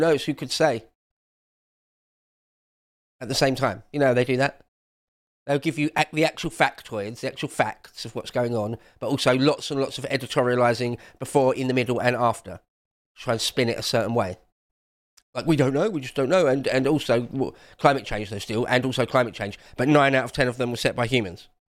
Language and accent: English; England, United Kingdom; It's easy for me to say as an Englishman. We haven't got any volcanoes. We haven't got any fault lines. We don't get earthquakes.